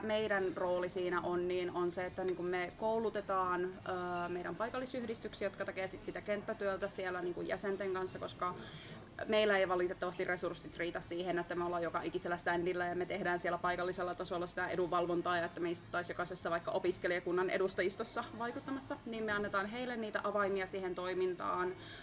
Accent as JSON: {"language": "Finnish", "town": "Oulu", "region": "North Ostrobothnia", "country": "Finland", "said": "Mä oon itse lähtöisin Oulusta ja siellä toistaiseksi myöskin asustelen."}